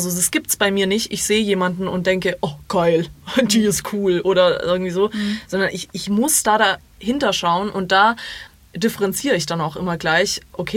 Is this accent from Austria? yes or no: no; Croatia; German is a second language; Ich bin Kroatin, ich weiß nicht, wie man Deutsch spricht.